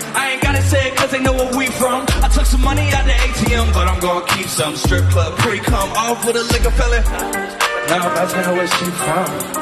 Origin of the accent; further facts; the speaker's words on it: Louisville, Kentucky, United States; I'm from Louisville, Kentucky.